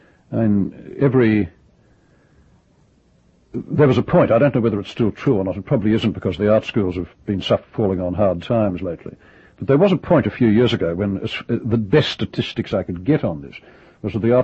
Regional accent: Australia; now in Europe; growing up in Australia, one's fundamental culture, you know, sort of high culture dreams were, of course, European

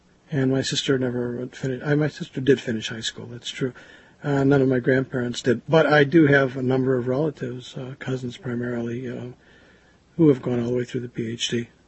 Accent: Chicago, Illinois, United States; Yeah, I was born in Chicago. I've lived my life in Chicago, with the exception of 1 year in Ann Arbor, Michigan

